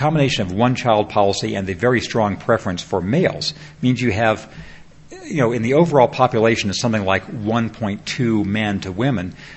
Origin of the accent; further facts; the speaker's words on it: California, United States; I grew up near Los Angeles, and I'd never seen anything like what Beijing is like.